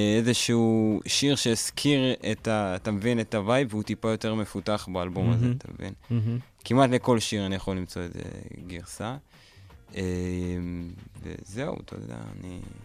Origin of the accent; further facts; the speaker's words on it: Lod, Central District, Israel; אני והחבר'ה שלי מהבית, אתה יודע, גדלנו בלוד, בתכלס, בעיר שכשאני הייתי יותר קטן, אז היה שם תרבות של היפ-הופ